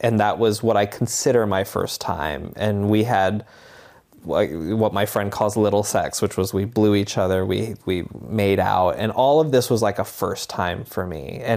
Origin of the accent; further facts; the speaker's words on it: Barre, Vermont, United States; I am 37. I graduated high school in 2000. I grew up in Barrie, Vermont.